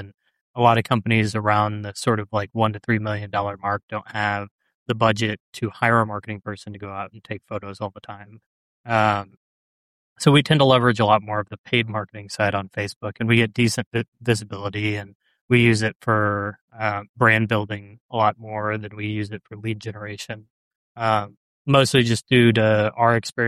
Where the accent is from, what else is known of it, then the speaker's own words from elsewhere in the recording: Missouri, United States; I'm born and raised in Missouri, so a lot of Midwest work.